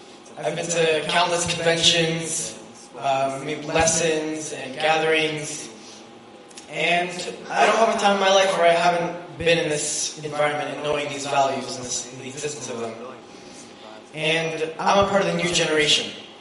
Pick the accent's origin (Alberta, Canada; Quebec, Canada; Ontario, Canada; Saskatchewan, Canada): Ontario, Canada; Toronto; I'm from Toronto.